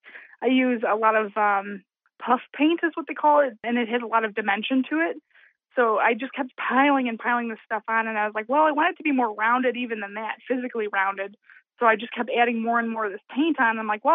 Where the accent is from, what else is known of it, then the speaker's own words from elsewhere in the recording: Channahon, Illinois, United States; I grew up in Shanahan, Illinois, which is right around Joliet, about 45 minutes south of Chicago.